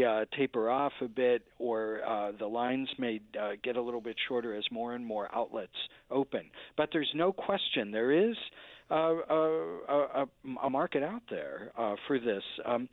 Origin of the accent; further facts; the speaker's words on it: Northampton, Massachusetts, United States; And we've, in my hometown of Northampton, we had one of the two first pot shops to open right before Thanksgiving.